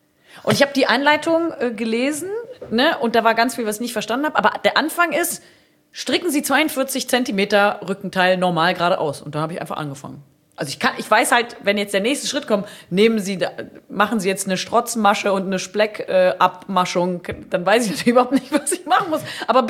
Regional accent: Cologne, North Rhine-Westphalia, Germany; ich komme aus Köln.

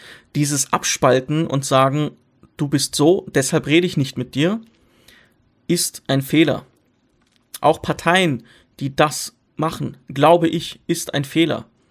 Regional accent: Syria; Ich komme aus Syrien ursprünglich.

